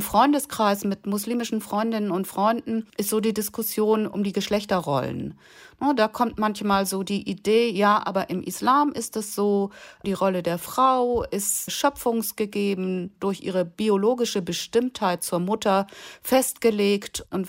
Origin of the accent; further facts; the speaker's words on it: Hamburg, Germany; als Hamburgerin